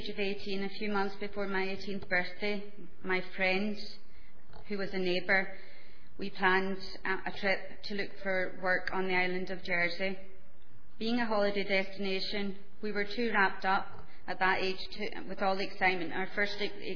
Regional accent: Glasgow, Scotland, United Kingdom; born there; accent: Ulster; Well, you may have picked up the accent's not local. Ulster accent, but I was born in Glasgow. My mum and dad were Roman Catholic

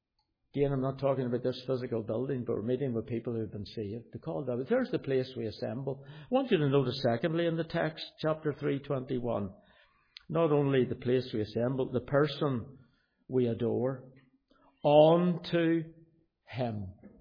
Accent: Belfast, Northern Ireland, United Kingdom; when I was growing up in Belfast

